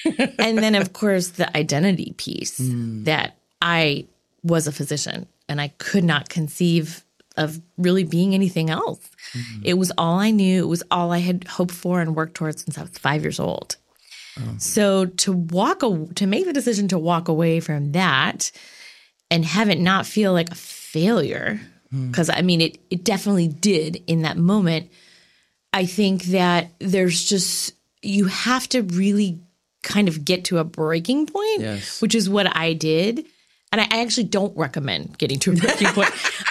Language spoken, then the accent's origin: English; Canada; now in Portland, United States; Well, I am originally a Canadian. I relocated to beautiful Portland, Oregon.